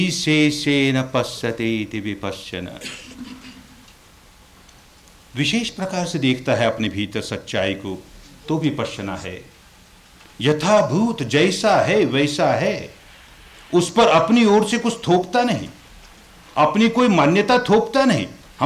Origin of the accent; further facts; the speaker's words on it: Myanmar; I was born in Burma and I lived there. I learned a little bit of the language